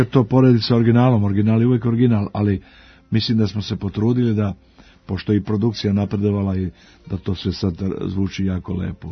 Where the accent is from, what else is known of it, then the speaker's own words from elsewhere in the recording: Mostar, Federation of Bosnia and Herzegovina, Bosnia & Herzegovina; nekako mi je mirisao Novi Pazar na moj rodni grad Mostar.